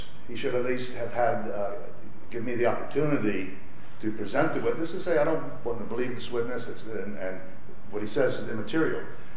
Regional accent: Houston, Texas, United States; I'm an attorney. I'm here from Houston, Texas.

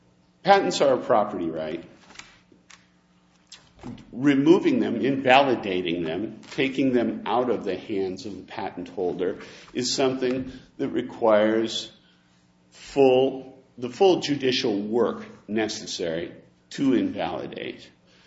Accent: Minnesota, United States; I'm originally from Minnesota.

